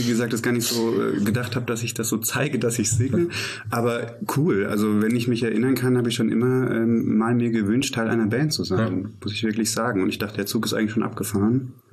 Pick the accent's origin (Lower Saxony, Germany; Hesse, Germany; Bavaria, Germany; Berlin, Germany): Hesse, Germany; Thalau; also born or lived in Fulda; Das war damals in dem Ort, wo ich aufgewachsen bin, in Thalau.